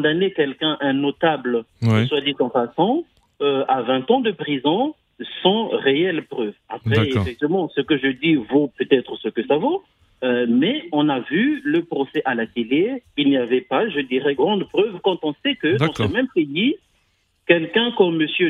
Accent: Brazzaville, Republic of the Congo; now in France; Donc, moi, je vis en France depuis plusieurs années déjà. Je suis Congolais de Brazzaville.

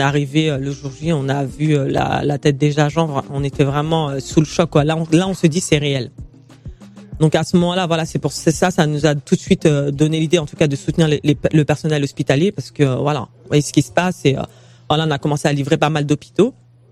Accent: Mali; c'est même pas que mon origine, moi je suis malienne

